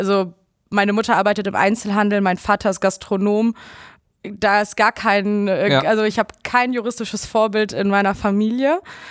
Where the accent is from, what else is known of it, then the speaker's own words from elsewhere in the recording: Oldenburg, Lower Saxony, Germany; Ich komme aus der Nähe von Oldenburg, das ist so 2 Stunden mit dem Auto von Münster entfernt